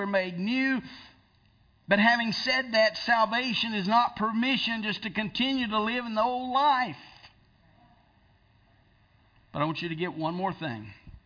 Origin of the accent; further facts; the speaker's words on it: Piedmont, Alabama, United States; in the little church that I grew up in Piedmont, Alabama, we sang convention songs.